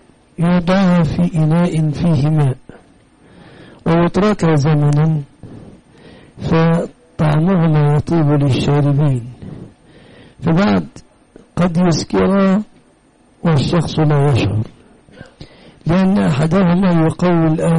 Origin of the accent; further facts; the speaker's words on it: Egypt; التمر هو الناشف اللي مكسر الاسنان عندنا في مصر ده